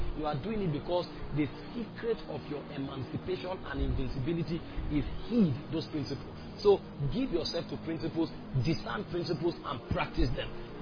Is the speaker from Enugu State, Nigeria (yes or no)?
no; Benue, Nigeria; Is it because they love me? Is it because I'm from Benue? No.